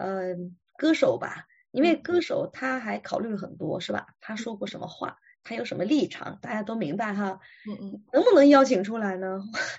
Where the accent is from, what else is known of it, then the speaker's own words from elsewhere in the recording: Guangdong, China; 因为你要是说像我们广东人讲普通话，谁讲得过那些专业的播音员呢